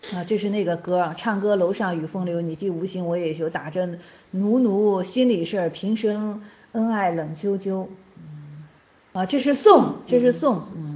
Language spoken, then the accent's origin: Chinese; China; 我是中国人，哪有起这名的？